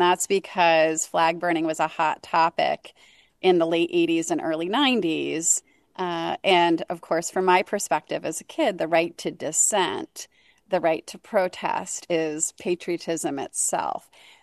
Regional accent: Hancock, Maine, United States; in my hometown of Hancock, there's another America's Potluck on July 5th as well.

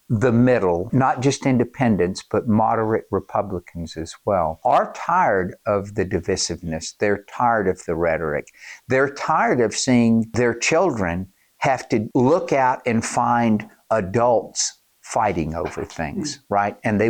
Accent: United States; And I said, well, first of all, I'm an American.

